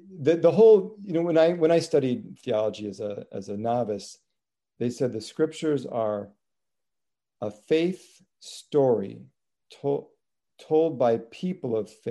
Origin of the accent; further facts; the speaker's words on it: Nebraska, United States; I grew up in Nebraska. I didn't know any Black people.